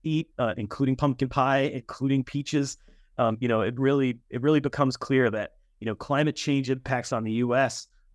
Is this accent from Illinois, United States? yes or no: yes; Illinois, United States; also born or lived in Iowa; I grew up in Illinois and in Iowa.